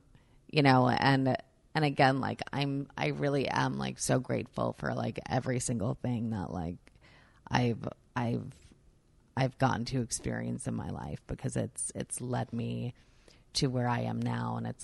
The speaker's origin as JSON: {"language": "English", "region": "New York", "country": "United States", "said": "And I'm like, I'm a New Yorker. And as open as I am, I'm skeptical."}